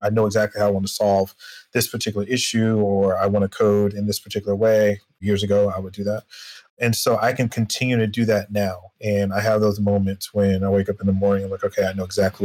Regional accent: North Carolina, United States; But I am originally from North Carolina, born, raised, educated there.

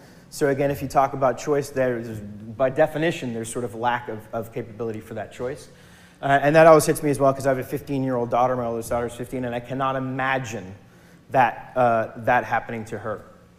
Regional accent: Massachusetts, United States; Recently, I grew up in the North Shore. We do a lot of our services up on the North Shore.

